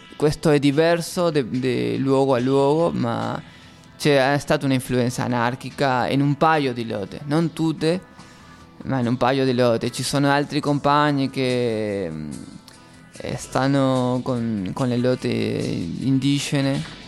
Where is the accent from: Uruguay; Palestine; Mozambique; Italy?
Uruguay; Italian is a second language; nel nostro paese, nel mio paese, in Uruguay